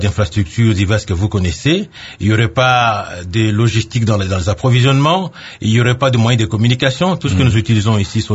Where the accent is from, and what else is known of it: DR Congo